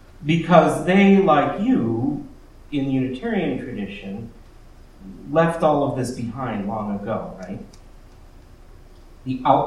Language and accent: English; Boston, Massachusetts, United States; I grew up in the Boston area. I come out of the congregational tradition.